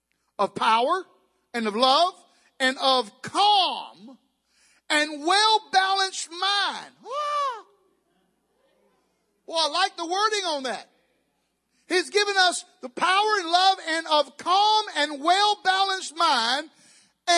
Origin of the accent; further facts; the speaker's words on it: the South, United States; You know, I'm from the South.